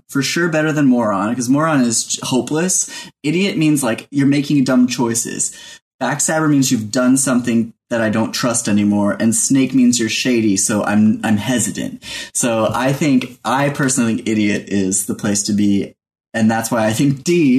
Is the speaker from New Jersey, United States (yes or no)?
yes; New Jersey, United States; I'm from Jersey.